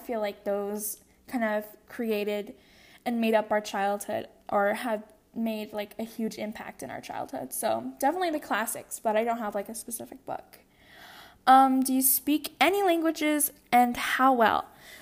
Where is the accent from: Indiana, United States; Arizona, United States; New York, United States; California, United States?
Arizona, United States; Phoenix; Where did you grow up? I grew up in Phoenix, Arizona.